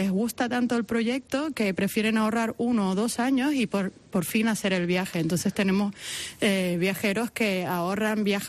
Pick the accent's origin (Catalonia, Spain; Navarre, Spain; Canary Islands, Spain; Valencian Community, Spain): Canary Islands, Spain; soy canaria